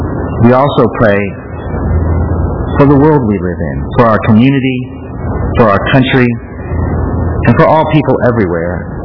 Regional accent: Staunton, Illinois, United States; As you know, I came from Staunton, Illinois, which it would surprise me if anybody knew where that was, which is a little town of about 5,000 people

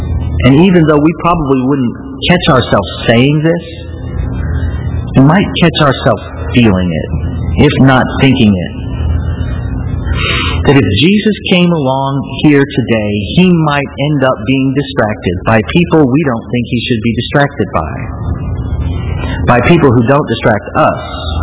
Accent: St. Louis, Missouri, United States; You see, I'm from St. Louis. It's Mark Twain country. And in St. Louis, if they can't think of anything to name something, they just give it Mark Twain or Becky Thatcher or Tom Sawyer or Huckleberry Finn.

